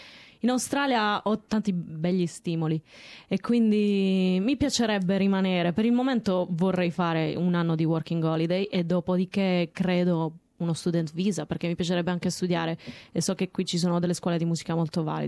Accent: Castellana Grotte, Apulia, Italy; Sì, sono di Castellana Grotte, provincia di Bari. Dopo la laurea ho 29 anni.

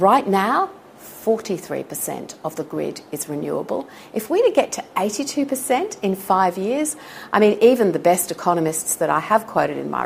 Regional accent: New South Wales, Australia; you know that I come from Western New South Wales

